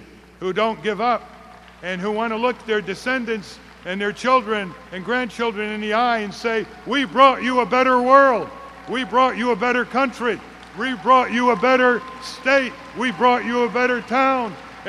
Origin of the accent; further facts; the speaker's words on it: Winsted, United States; When I was growing up in Winsted, which is a textile mill town, not very high-paying jobs